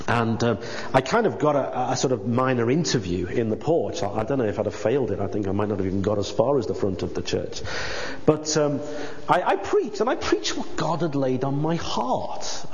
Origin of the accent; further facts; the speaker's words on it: Liverpool, North West England, United Kingdom; I came from a good sound evangelical church that I grew up in Liverpool